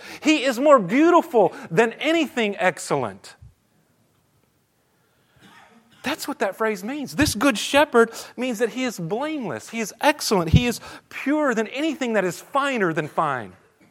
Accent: Australia; I grew up in Australia as an MK, and there were sheep everywhere.

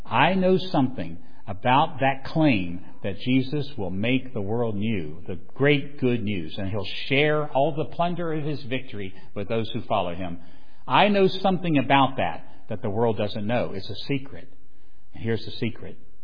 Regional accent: Roanoke, Virginia, United States; I grew up in Roanoke, Virginia, which is just up the road to Southwest Virginia. I'm a hillbilly from Southwest Virginia, proud of it.

